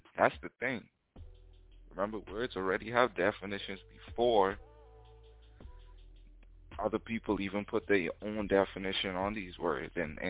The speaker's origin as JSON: {"language": "English", "country": "Bahamas", "tie": "born or raised there", "said": "anybody could attest to this who's from like the Lucayan Archipelago, that's where I was raised. I was raised up in the Lucayan Archipelago, misnomer as the Bahamas"}